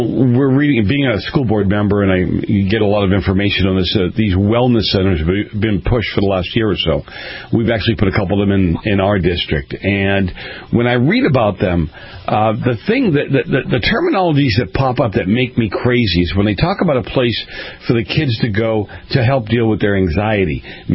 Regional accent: Boston, Massachusetts, United States; I grew up in Boston. When you start to tie up traffic in Boston, they're not happy people.

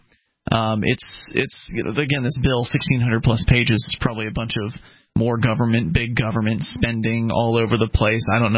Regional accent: Florida, United States; I happen to know that name, Jeb Bush, because I was raised in Florida, and he was the governor of Florida for a little while.

